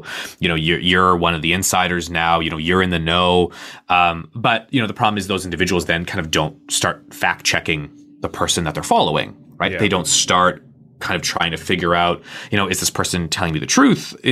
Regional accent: Canada; Oh, sorry. I'm Canadian. I'm very critical of your weird gun laws.

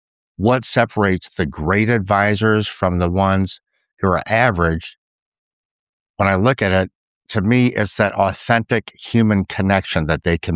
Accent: Washington, D.C., District of Columbia, United States; and he, I grew up in Washington, D.C.

